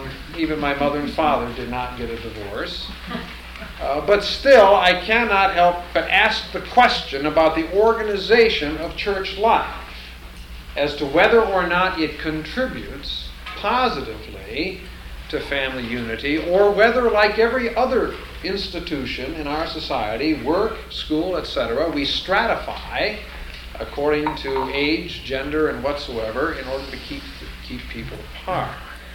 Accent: Michigan, United States; I grew up in Michigan in an American Lutheran church in which we did everything right.

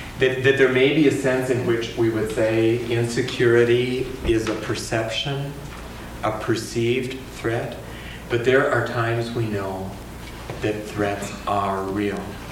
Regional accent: South Dakota, United States; Anybody who grew up in South Dakota, I grew up in South Dakota

